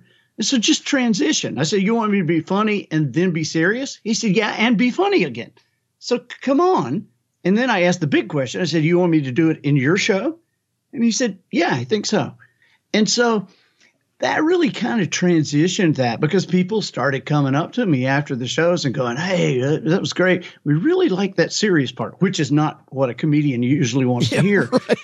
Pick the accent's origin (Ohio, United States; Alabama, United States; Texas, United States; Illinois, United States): Alabama, United States; I did, because I am from Alabama and Auburn has a veterinary school.